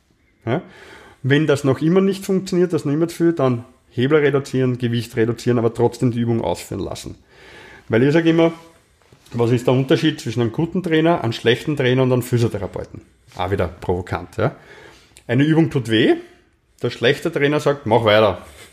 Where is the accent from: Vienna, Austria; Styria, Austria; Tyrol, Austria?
Vienna, Austria; weil die schwierigen Dinge merken wir als Wiener ja nicht.